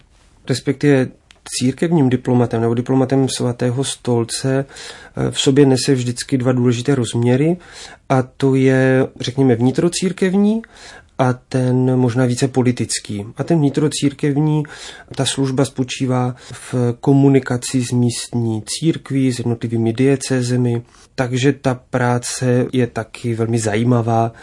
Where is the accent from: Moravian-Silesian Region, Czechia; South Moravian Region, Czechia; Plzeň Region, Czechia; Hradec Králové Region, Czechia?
Moravian-Silesian Region, Czechia; Ostrava; Pocházím z Ostravy a pocházím z takové normální katolické rodiny.